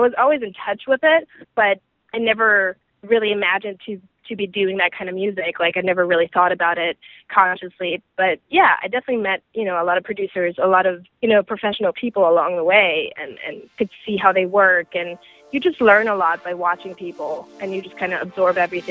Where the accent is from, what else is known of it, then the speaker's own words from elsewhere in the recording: Germany; I used to be in like a little R&B group when I was growing up in Germany.